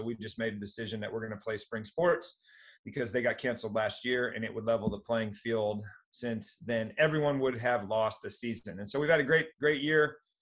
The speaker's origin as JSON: {"language": "English", "region": "Midwest", "country": "United States", "lives_now": "California, United States", "said": "as a Midwesterner, there's just beaches and they're all the same."}